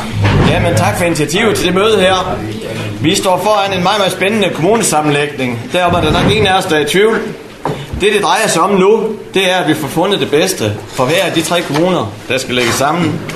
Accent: Skærum, North Denmark Region, Denmark; Jeg kommer selv fra Skærum, altså fra en bitte flæk, som Skærum er

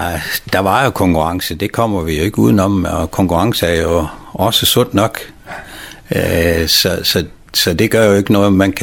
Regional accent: North Denmark Region, Denmark; accent: Vendelbo; Men jeg er tosproget på det område. Derhjemme, der taler vi i vendelbo, men lige snart vi er udenfor, så taler vi såkaldt frederikshavnsk.

